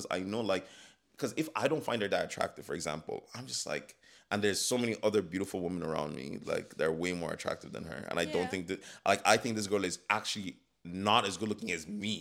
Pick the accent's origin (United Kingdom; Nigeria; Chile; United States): Nigeria; Lagos; I grew up in Nigeria, in Lagos City.